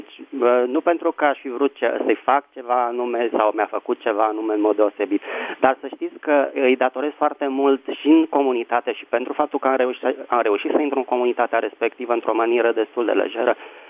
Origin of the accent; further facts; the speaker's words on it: Bucharest, Romania; din București.